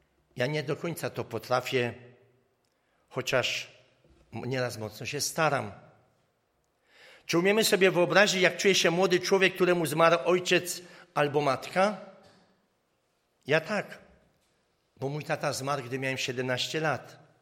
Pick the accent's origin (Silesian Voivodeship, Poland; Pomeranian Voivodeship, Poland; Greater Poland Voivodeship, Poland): Silesian Voivodeship, Poland; Pszczyna; Ale też nie brakuje ich w Pszczynie, w mojej rodzinnej miejscowości i w innych też.